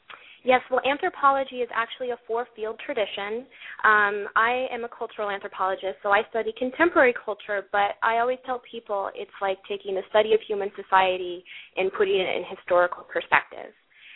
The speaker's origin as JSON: {"language": "English", "region": "Colorado", "country": "United States", "tie": "born or raised there", "said": "And I also had a personal background in horses growing up in Colorado."}